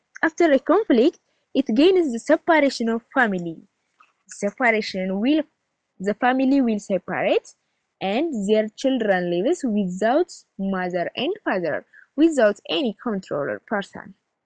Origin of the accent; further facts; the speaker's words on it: Dangila, Amhara, Ethiopia; born there; English is a second language; I am grade 12 student. I was born in Marsk in Dangla, and also I live in Dangla, Walada.